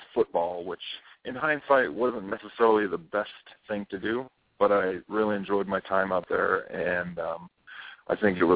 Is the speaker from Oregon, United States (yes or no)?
no; Pittsburg, California, United States; I grew up in the East Bay of California, a little town called Pittsburgh. It's about 30 minutes east of Oakland.